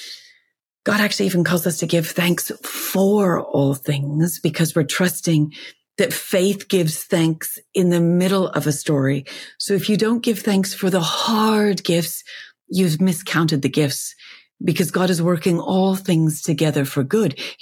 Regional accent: Canada; I'm a Canadian author married to a farmer.

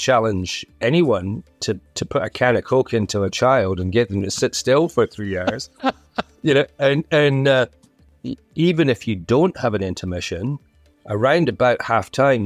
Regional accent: Scotland, United Kingdom; The intermission was, being Scottish, it's a great way to get generate an extra, maybe a couple of dollars through the till.

